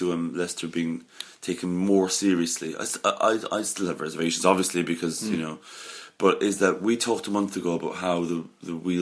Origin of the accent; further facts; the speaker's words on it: Ireland; I have been saying actually, and I'm Irish, you know.